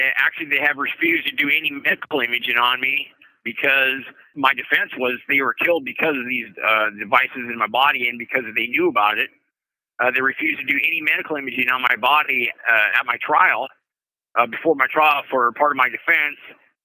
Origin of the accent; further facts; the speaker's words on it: Seattle, Washington, United States; Hey, I'm from Seattle, Washington.